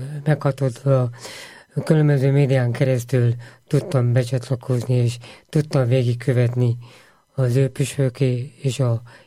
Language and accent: Hungarian; Székely Land, Romania; mint én is székely ember vagyok